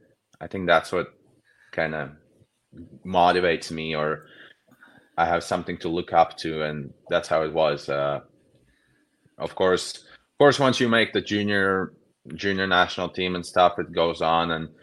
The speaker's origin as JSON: {"language": "English", "region": "Riga", "country": "Latvia", "said": "I'm from Riga, so it's where all the parade happened. And it's such an emotional day for everyone in Latvia."}